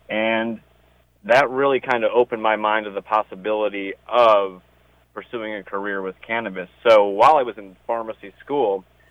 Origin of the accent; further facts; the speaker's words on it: Ohio, United States; and I'm from Ohio originally